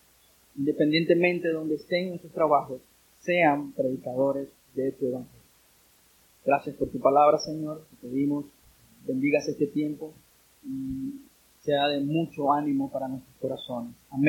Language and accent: Spanish; Nicaragua; Anhelo, Señor, eso ver en mi nación, Señor, en mi país, Nicaragua, Señor, que la gente regrese a las escrituras.